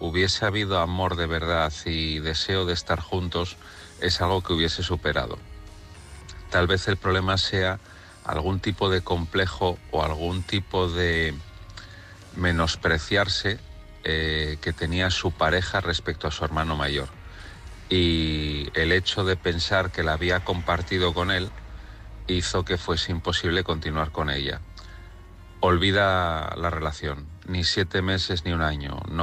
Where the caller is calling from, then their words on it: Asturias, Spain; de Asturias.